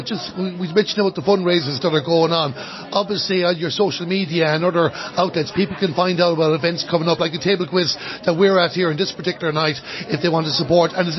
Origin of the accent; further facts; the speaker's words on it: Ballinasloe, Connacht, Ireland; being a Ballinasloe man myself, and I grew up in Hindley Park